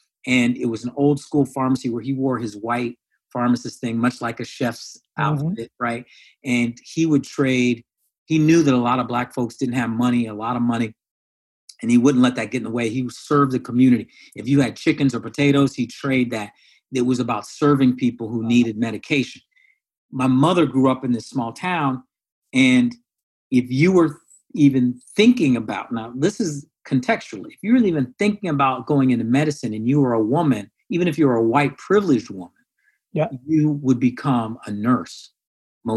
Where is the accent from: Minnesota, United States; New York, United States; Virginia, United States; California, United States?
California, United States; also born or lived in Iowa; And so I was born in Iowa because my parents went back to Iowa for their medical residency, leaving Howard after Howard. And I was born there. Eventually, my parents split up, moved out to California, the Bay Area, and then Sacramento, et cetera.